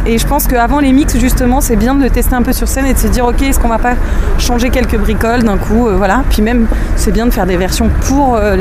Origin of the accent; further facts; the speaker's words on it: Paris, Île-de-France, France; Puis je suis parisienne en plus, donc je sais ce que c'est que de pas être généreuse.